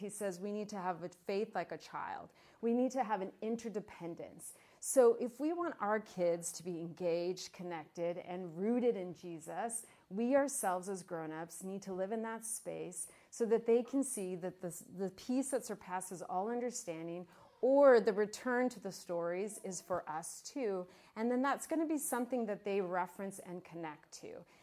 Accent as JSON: {"language": "English", "town": "Tucson", "region": "Arizona", "country": "United States", "tie": "born or raised there", "said": "last year I was in Tucson, Arizona, and I got to go visit my hometown, and I ended up going to my elementary school with my kids"}